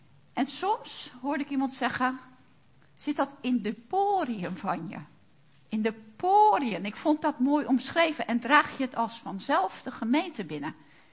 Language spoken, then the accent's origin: Dutch; Netherlands; Of zien we dat ik als Nederlander soms wel een beetje hoogmoedig ben en het altijd beter weet?